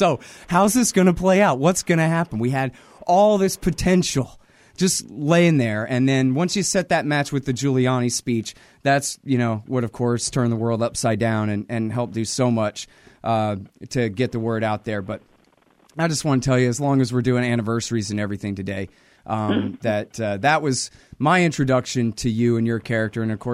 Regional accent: Austin, Texas, United States; And I just, you know me, I'm from Austin too.

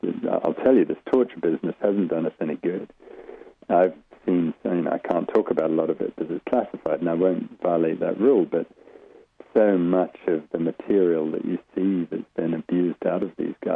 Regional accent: United States; speaking as an American for a moment, one of the things that upsets me about this is around the world

